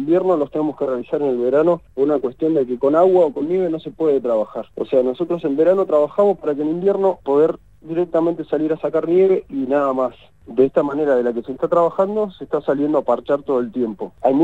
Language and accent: Spanish; San Martín, Argentina; nosotros somos vecinos de San Martín, nosotros somos de acá.